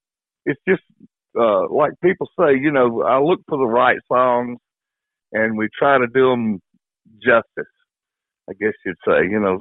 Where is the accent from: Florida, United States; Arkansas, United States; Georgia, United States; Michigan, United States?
Georgia, United States; Newnan; moved away as an adult; also born or lived in Atlanta / Marietta / Carrollton; No, I was born in Atlanta, but I lived in Marietta for a while from age 9 to 12, I think. 9, 10, 11, 12. Yeah, about 3 or 4 years, and then we moved to Newnan. And that's where I finished growing up